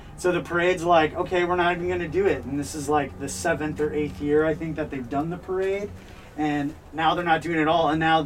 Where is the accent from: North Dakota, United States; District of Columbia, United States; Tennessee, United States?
North Dakota, United States; because I'm from North Dakota, a small town in North Dakota. I grew up. I was an artist there.